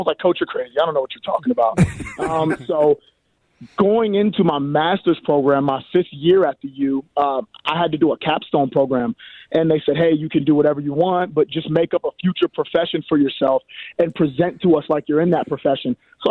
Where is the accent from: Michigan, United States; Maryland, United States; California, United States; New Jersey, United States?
Maryland, United States; And even growing up in Maryland, I always knew that.